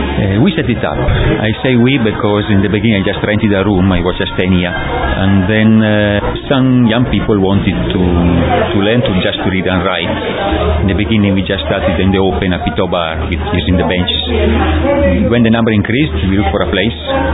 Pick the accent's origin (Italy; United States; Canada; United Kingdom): Italy; I am from Italy.